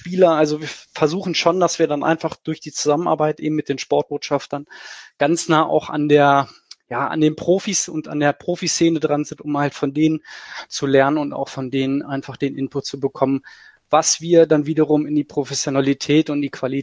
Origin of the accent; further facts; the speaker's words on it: Northern Germany, Germany; Auch ich als Norddeutscher habe mich so im Laufe der Jahre zu einem wirklich einen relativ guten Skifahrer entwickelt